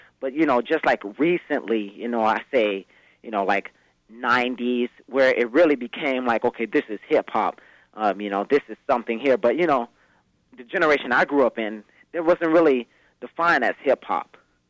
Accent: Chicago, Illinois, United States; now in Oxnard, United States; And basically, you know, growing up in Chicago, from Chicago, we moved out to California, you know, towards Los Angeles.

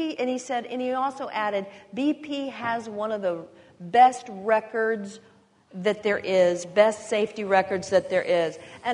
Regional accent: Texas, United States; since I was a little girl growing up in Texas.

